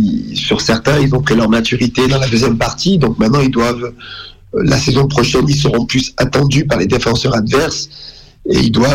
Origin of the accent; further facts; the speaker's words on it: Bastia, Corsica, France; also born or lived in Marseille; suis arrivé à Bastia très jeune. Moi, je suis d'origine italienne. Mon papa était italien. Et sinon, je suis né à Marseille.